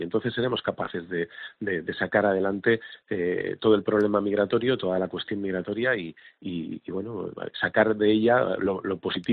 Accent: Castile and León, Spain; Fíjese, yo de donde vengo, Castilla y León

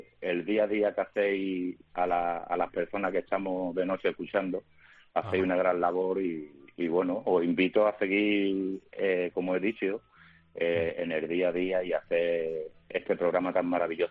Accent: Málaga, Andalusia, Spain; Yo soy una persona que soy de Málaga, y te llamo desde Málaga

